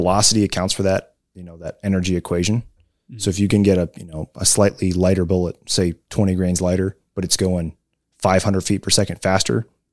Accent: United States; I'm an American, I shoot in yards.

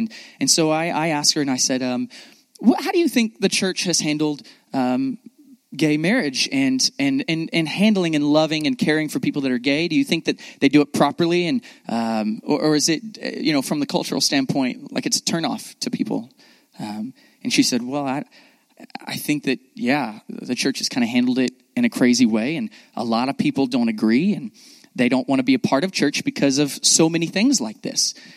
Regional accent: Austin, Texas, United States; Like I grew up in Austin. The weirder, the better in my mind.

